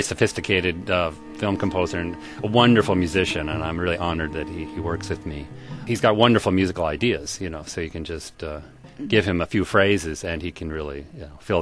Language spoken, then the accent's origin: English; Minnesota, United States; Minnesota. And I studied cello at the University of Minnesota. And then I came to New York